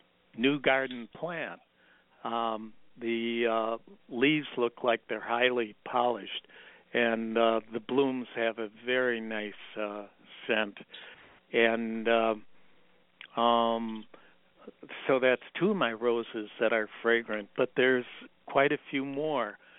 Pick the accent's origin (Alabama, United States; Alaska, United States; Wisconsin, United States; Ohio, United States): Wisconsin, United States; Milwaukee; a lot of people don't know that I come from my hometown, Milwaukee, Wisconsin.